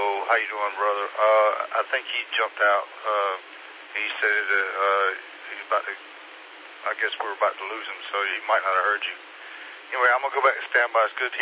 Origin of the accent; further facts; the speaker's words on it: Greenville, North Carolina, United States; also born or lived in Seneca / Malden; I was born in Seneca, spent a few years there, then we moved to Malden. And from Malden, we moved into the Greenville, North Carolina area, a couple of towns, but it was all right there in that area.